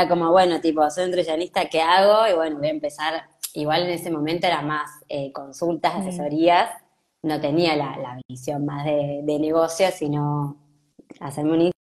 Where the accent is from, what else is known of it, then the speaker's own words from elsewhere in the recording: Argentina; now in Spain; Bueno, soy argentina, estoy en España, uh-huh. Pero soy expatriada hace ya poco más de 7 años.